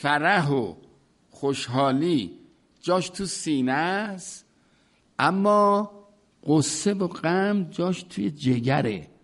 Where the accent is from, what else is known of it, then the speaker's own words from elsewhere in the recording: Iran; این تا دید ما ایرانی هستیم و فارسی صحبت میکنیم